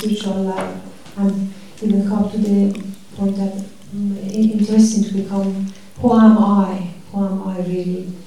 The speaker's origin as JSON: {"language": "English", "country": "Iran", "second_language": "English", "said": "I come from Iran, situation in Iran is just so disaster"}